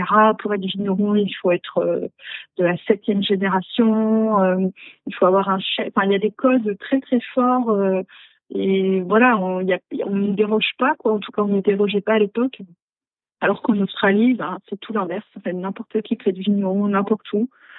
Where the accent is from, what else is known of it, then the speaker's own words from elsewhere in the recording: Saint-Brieuc, Brittany, France; also born or lived in Alsace; moi, je suis bretonne à l'origine de la région de Saint-Brieuc. Donc, il n'y a pas du tout de vin là-bas. J'ai travaillé en Alsace pendant 10 ans